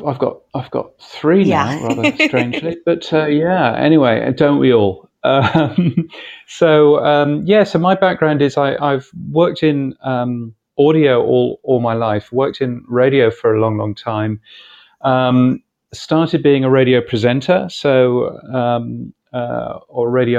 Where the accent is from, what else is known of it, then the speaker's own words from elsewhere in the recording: United Kingdom; now in Australia; As is obvious, I'm a Brit as well.